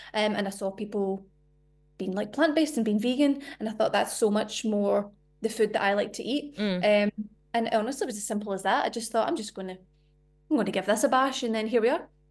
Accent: Scotland, United Kingdom; I'm Scottish.

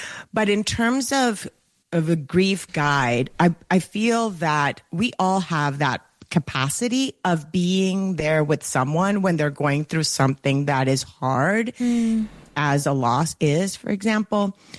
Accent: Colombia; accent: Colombian Spanish; first language Spanish; English is a second language; now in United States; Anidia, which in Spanish is my first language, by the way. So if you hear it, so not only will I probably be using words in English that we use in America that maybe are different in the UK, but I'll also have an accent with my Colombian Spanish influence in my dialect.

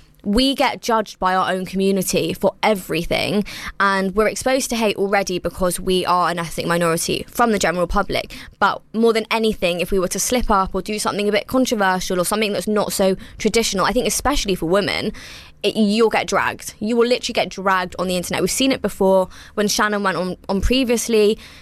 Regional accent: England, United Kingdom; am Gujarati, which is another state in India, and there's so many different varieties of Indians. I was also born and raised in the UK

